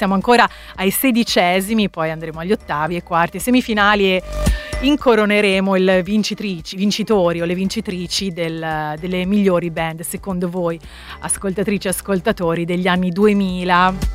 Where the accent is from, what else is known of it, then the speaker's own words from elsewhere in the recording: Tuscany, Italy; Zona Costa Toscana, e sì, abbiamo tutto il nostro modo di parlare, di pronunciare vocali consonanti